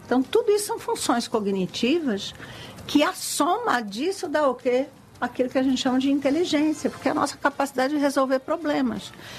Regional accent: São Paulo, Brazil; eu não sou baiana, eu sou paulista

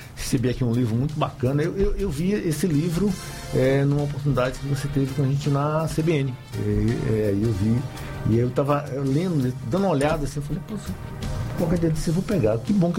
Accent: Ilhéus, Bahia, Brazil; um grande abraço ao povo todo da cidade de Itabuna, vizinha minha cidade, sou de Ilhéus, viu?

